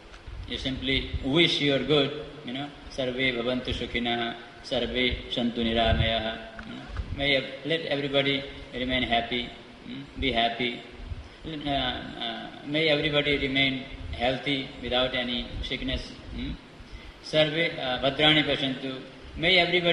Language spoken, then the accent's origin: English; Nepal; just a week before I was in my hometown in Nepal